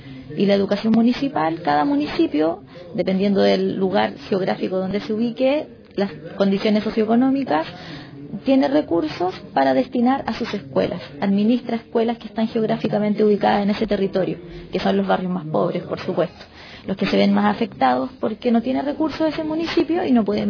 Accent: Santiago, Santiago Metropolitan Region, Chile; Hola a todas, a todos. Vengo de Santiago de Chile

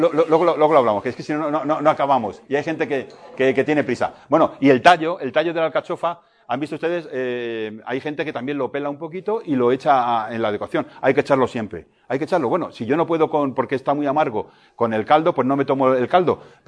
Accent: Castile, Spain; yo soy también castellano

